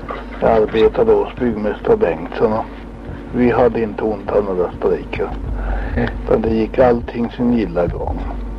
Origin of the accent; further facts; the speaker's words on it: Torsås, Kalmar County, Sweden; now in Gustavsberg, Sweden; Ja, jag kom ifrån Kalmartrakten. Torsås, närmare bestämt, ligger 4 mil söder om Kalmar.